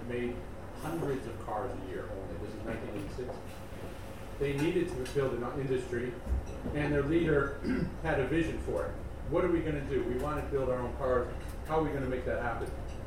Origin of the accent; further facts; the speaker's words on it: United States; I'm from America.